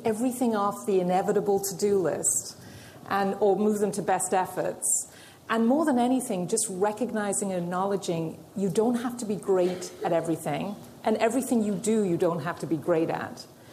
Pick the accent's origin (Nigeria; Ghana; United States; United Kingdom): United Kingdom; Yes, I'm British.